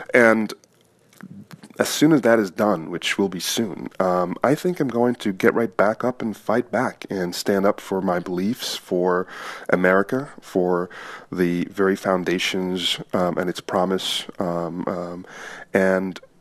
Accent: United States; And not just as a Muslim, but as an American.

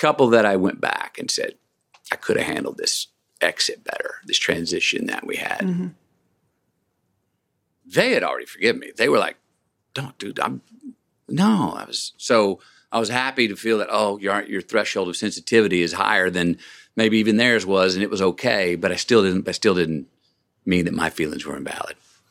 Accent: Dallas, Texas, United States; also born or lived in Longview, Texas; I grew up outside of Dallas.

